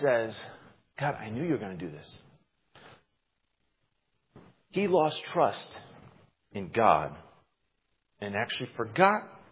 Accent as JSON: {"language": "English", "country": "United States", "said": "I had to book a tour, a private tour, to be able to do this because I'm American."}